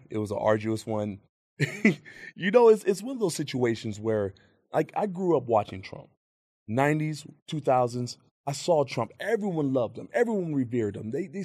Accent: California, United States; also born or lived in San Diego / Riverside / Hemet; now in Lucerne Valley, United States; I grew up all over the place in Southern California, San Diego, Riverside, Hemet. Now in Lucerne Valley, I'm all over the place.

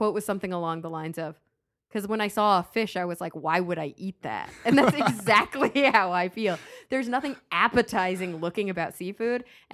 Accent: Texas, United States; I'm a Texan. I'm learning. I eat a lot of meat.

